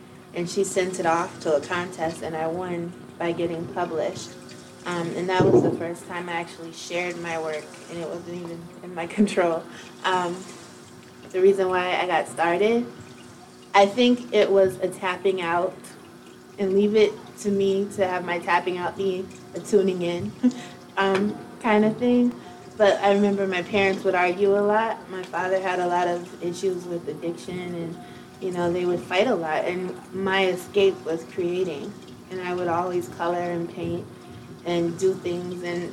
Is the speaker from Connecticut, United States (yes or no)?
yes; Bridgeport, Connecticut, United States; I'm from Bridgeport, Connecticut. I live in Reed's Art Space, 1042 Broad Street in Bridgeport.